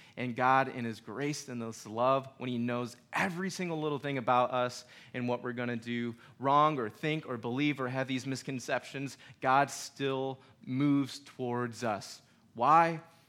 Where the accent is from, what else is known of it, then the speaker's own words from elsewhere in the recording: United States; Like, you know, I'm American. I have my privileges.